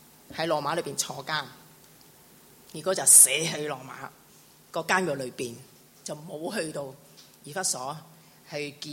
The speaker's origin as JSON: {"language": "Cantonese", "country": "Malaysia", "said": "我是马来西亚人，是你是香港人"}